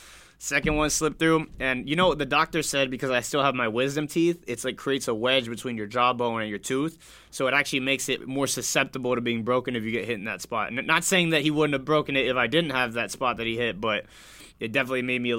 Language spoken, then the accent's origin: English; Florida, United States; I'm from Broward. Like I'm a South Florida guy.